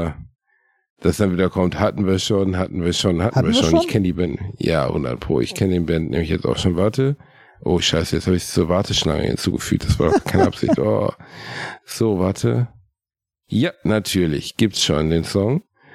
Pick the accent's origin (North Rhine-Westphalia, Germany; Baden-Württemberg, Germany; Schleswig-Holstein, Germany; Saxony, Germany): North Rhine-Westphalia, Germany; Gelsenkirchen; In meiner Heimatstadt in Gelsenkirchen-Rotthausen gab es einen Tabakladen